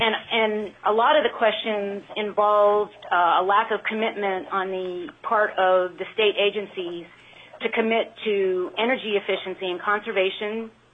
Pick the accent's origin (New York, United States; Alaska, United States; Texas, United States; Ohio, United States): Alaska, United States; Talkeetna; and I am from the Talkeetna Trapper Creek area.